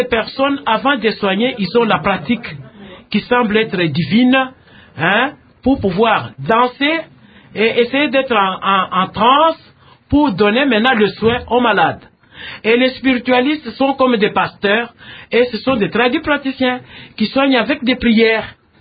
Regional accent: DR Congo; Alors, ici chez nous au Congo

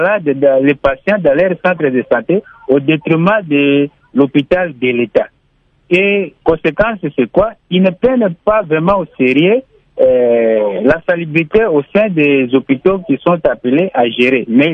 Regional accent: DR Congo; nous sommes Congolais

